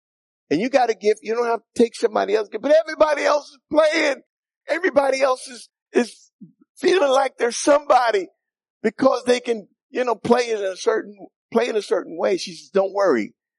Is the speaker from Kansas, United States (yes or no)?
no; New York City, New York, United States; I grew up in New York City and in the Bronx.